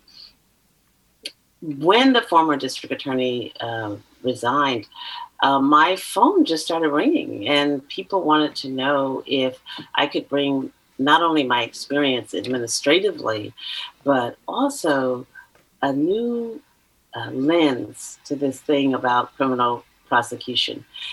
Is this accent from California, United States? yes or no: yes; Oakland, California, United States; So yes, I'm a native Californian. I was born and raised in Oakland, East Oakland, Deep East, as it is now, I understand, called.